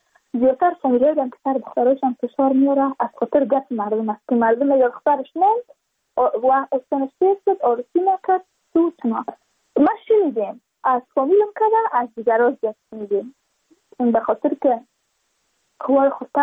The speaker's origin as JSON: {"language": "Persian", "region": "Badakhshan", "country": "Afghanistan", "said": "چون ما از بدخشان هستیم،"}